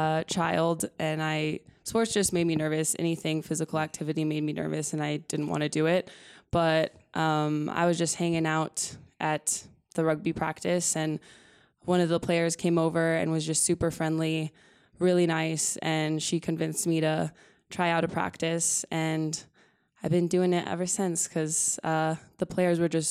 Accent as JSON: {"language": "English", "town": "Los Alamos", "region": "New Mexico", "country": "United States", "tie": "born or raised there", "also_born_or_lived": "Albuquerque", "said": "Yeah, I'm from Los Alamos, New Mexico. I grew up there my whole life. My parents are still there. I went to school in Albuquerque, New Mexico. My sister's still there. So, yeah, big fan of New Mexico. That's nice. My home."}